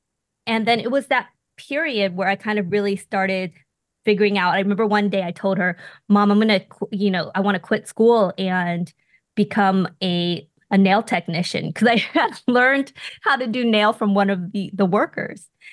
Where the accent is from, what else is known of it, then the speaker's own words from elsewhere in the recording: Inglewood, California, United States; So my origin story is I grew up in Inglewood, California, in Los Angeles. My parents were Vietnamese refugees.